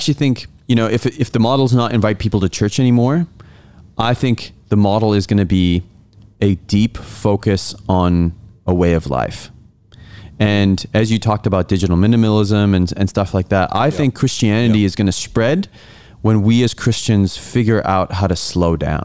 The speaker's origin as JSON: {"language": "English", "country": "South Africa", "tie": "born or raised there", "moved": "yes", "said": "Because I was born and raised in South Africa."}